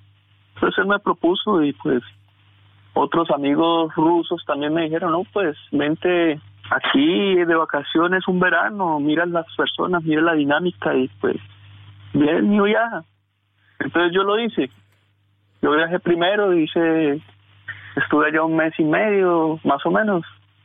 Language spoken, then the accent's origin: Spanish; Cúcuta, Norte de Santander, Colombia; born there; allá en Colombia, en la ciudad de Cúcuta, donde yo nací